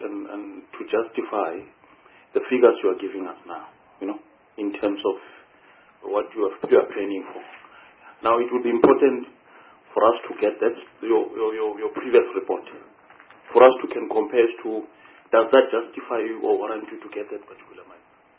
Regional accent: Gauteng, South Africa; I'm from Gauteng.

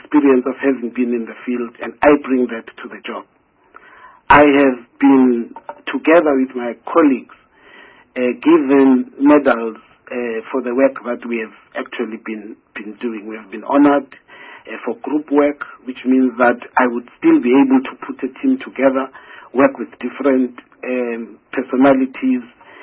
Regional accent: South Africa; there are a lot of things which I sometimes refer to as South African exceptionalism. We always think that there is a lot which is different in what we are doing in our country

